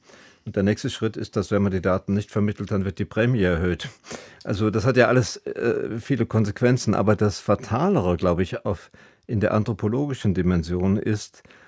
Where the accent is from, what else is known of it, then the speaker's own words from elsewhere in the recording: Steinfeld, North Rhine-Westphalia, Germany; dass Bernd Alois Zimmermann in meinem Heimatdorf, nämlich im Kloster Steinfeld, sozusagen seine humanistische Bildung erlangt hat